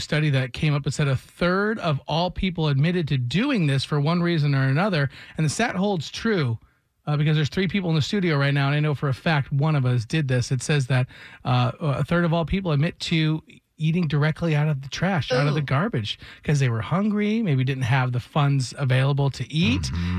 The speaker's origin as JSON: {"language": "English", "region": "Michigan", "country": "United States", "said": "I'm from Michigan."}